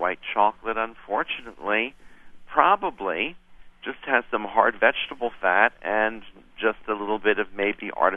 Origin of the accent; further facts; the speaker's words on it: Newark, New Jersey, United States; I grew up in New Jersey, in Newark.